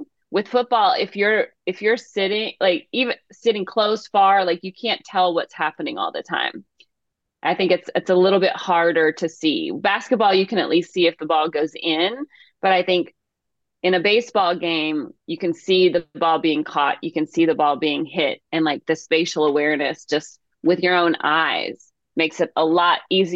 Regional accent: California, United States; born there; I was born in the East Bay. Like all my family was Oakland A's fans.

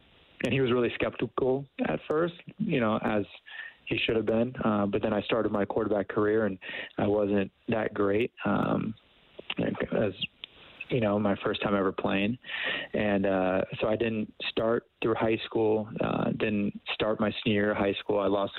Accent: Camarillo, California, United States; growing up in Camarillo was great, very warm. Didn't ever saw snow until I was in Calgary and in Alberta

